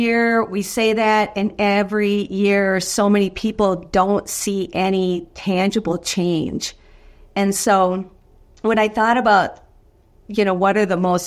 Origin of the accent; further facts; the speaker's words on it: South St. Paul, Minnesota, United States; I did not realize growing up in South St. Paul, Minnesota